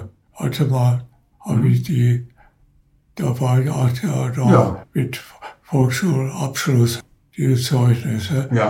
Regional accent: Essen, North Rhine-Westphalia, Germany; Nein, ich bin groß geworden in Essen-West. In Frohnhausen.

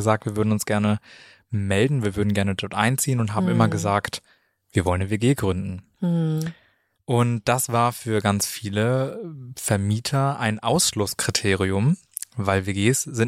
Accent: Hameln, Lower Saxony, Germany; now in Hannover, Germany; Ich bin ja jetzt ja auch gerade noch frisch in Hannover angekommen. Erstmal zu mir, ich komme aus Hameln und das ist so von hier mit dem Auto ungefähr 45 Minuten entfernt.

